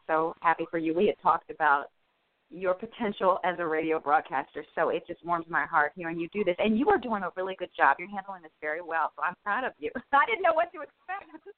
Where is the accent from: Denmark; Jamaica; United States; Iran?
United States; Silver Spring, Maryland; Okay, well, I am from the D.C. area. I grew up in Silver Spring, Maryland.